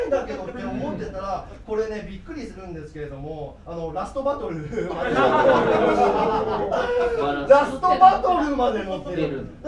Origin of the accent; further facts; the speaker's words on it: Nagasaki, Japan; 僕は長崎出身なんですけど